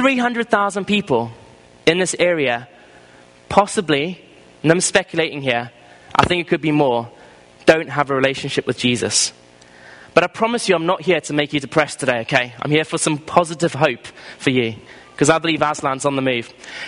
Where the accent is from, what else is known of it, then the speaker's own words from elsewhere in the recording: South Africa; I grew up in South Africa as a well-known evangelist.